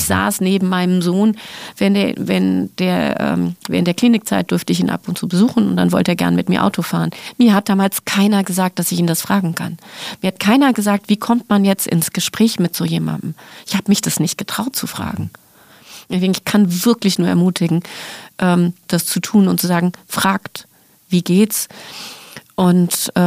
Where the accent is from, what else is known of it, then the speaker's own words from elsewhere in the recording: Frankfurt, Hesse, Germany; Ich als Frankfurterin